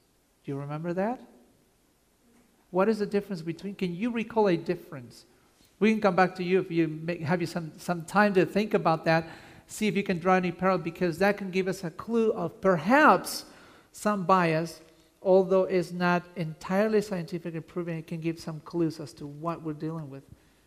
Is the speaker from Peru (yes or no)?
yes; Peru; also born or lived in Italy; now in United States; Like in Italy, I lived in Italy, and when I was growing up in Peru, there's a napping time